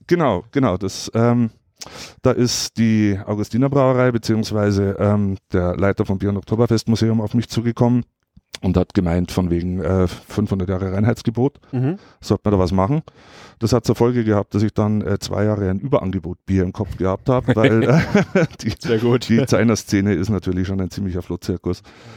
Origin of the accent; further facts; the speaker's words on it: Munich, Bavaria, Germany; Ja, was soll ich sagen, ich bin ein Münchner.